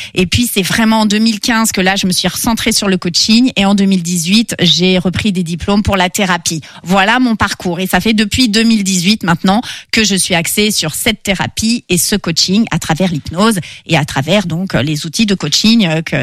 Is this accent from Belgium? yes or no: no; Cholet, Pays de la Loire, France; also born or lived in Île-de-France; j'ai 52 ans et je viens de Cholet.